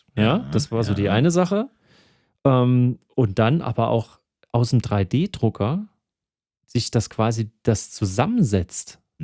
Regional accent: Thuringia, Germany; Aber ich meine, ich komme aus Thüringen. Soweit kann man es ja mal verraten.

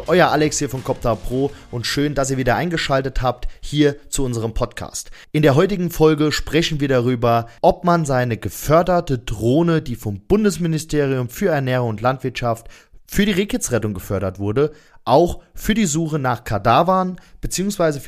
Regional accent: Rhineland-Palatinate, Germany; Und wie ihr wisst, kommen wir auch aus Rheinland-Pfalz.

